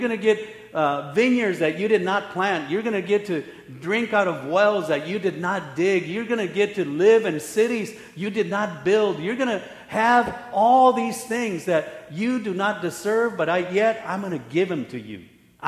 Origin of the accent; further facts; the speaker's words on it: Mexico; So I'm from Mexico. I love both countries.